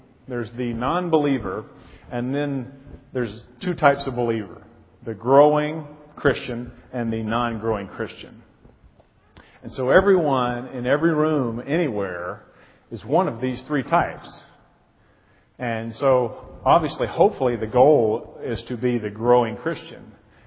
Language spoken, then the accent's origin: English; Mississippi, United States; I grew up in Mississippi, really churched.